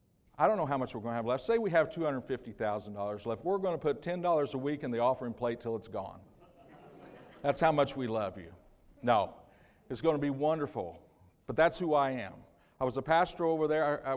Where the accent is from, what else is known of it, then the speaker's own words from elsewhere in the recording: Illinois, United States; I was raised in Southern Illinois. My family owned a grocery store, and we sold International Harvester tractors.